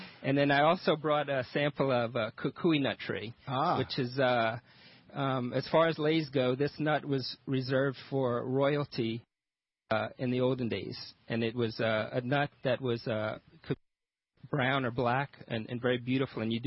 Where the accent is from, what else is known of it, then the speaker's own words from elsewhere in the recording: Ville Platte, Louisiana, United States; I am from Ville Platte, Louisiana, which you may know, Cajun country.